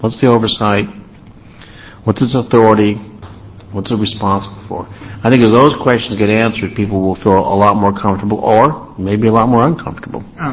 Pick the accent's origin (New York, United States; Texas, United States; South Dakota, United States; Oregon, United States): Oregon, United States; Medford; No, I'm not. I'm from Medford.